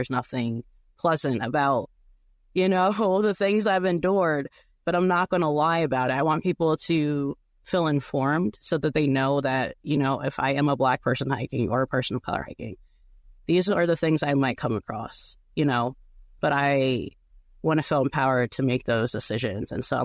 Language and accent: English; New Jersey, United States; I'm from New Jersey. We're just very expressive with our words, you know, it's just culture here. And that's just how we talk.